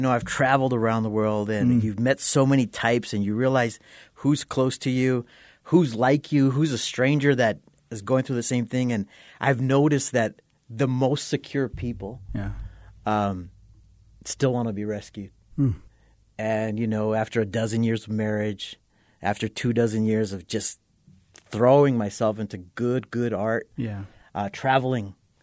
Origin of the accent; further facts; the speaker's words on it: Chicago, Illinois, United States; Grew up south side of Chicago.